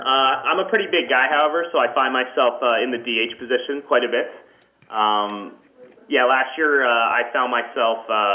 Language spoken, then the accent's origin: English; Western Canada, Canada; now in Michigan, United States; I'm either looking to go somewhere here in Michigan or back home. I'm from Western Canada, so possibly going somewhere over there.